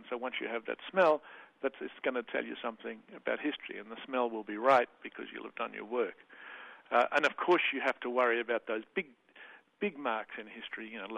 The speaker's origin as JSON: {"language": "English", "country": "Australia", "said": "which, being an Australian, I'd never learned."}